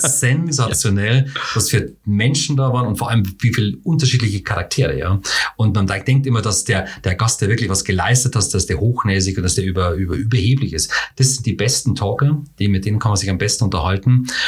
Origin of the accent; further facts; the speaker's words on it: Erbendorf, Bavaria, Germany; da in meiner alten Heimat in Erbendorf den ein oder anderen Jugendabend auf die Beine zu stellen